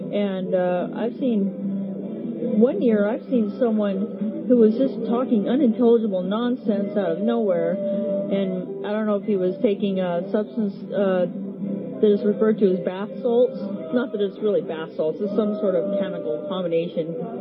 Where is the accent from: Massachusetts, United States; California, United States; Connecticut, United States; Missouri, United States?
California, United States; Santa Barbara; also born or lived in Seattle; Well, originally from Santa Barbara, but then I've been traveling from Santa Barbara and went as far as southern Seattle, Washington.